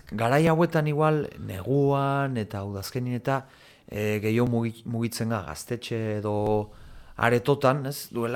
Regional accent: Etxarri Aranatz, Navarre, Spain; Ni sakanakunez, etxarri.

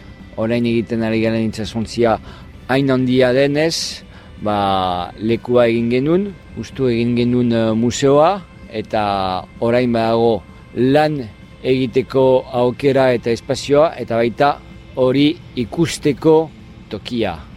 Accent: Lyon, Auvergne-Rhône-Alpes, France; Basque is a second language; now in San Sebastián, Spain; Ni berez Lionekoa naiz, frantsesa naiz, euskaldun berria. Duela hainbat urte etorri nintzen ona eta gilitu nintzen. Donostin bizi naiz

